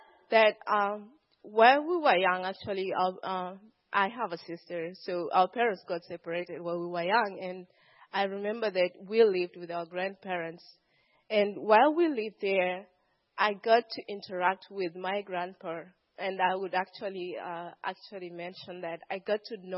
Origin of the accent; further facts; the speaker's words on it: Kenya; English is a second language; But it's not in English, it's not in Swahili. I'm from Kenya, for those who don't know. But it's actually in our native language.